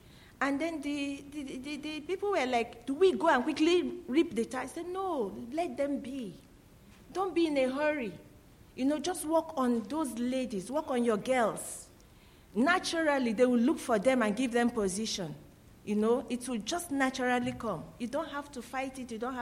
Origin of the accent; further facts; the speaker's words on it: Yola, Adamawa, Nigeria; I'm from Yola, Adamawa State, Nigeria.